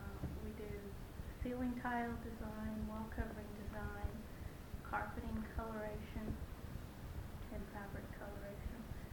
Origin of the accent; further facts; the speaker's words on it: Clinton, Missouri, United States; born there; I was born in Clinton, Missouri, which is about 60 miles south of Kansas City on a farm. My father raises registered Angus cattle.